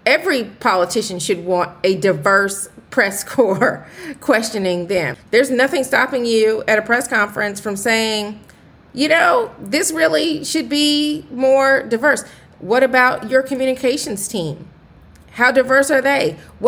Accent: Atlanta, Georgia, United States

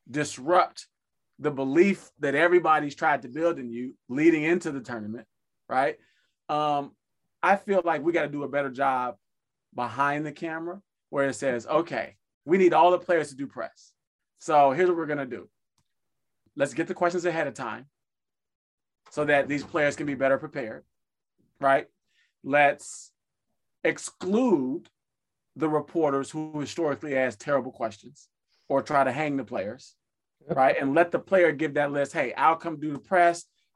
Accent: Chicago, Illinois, United States; I grew up in Chicago, right? Back in the Michael Jordan time.

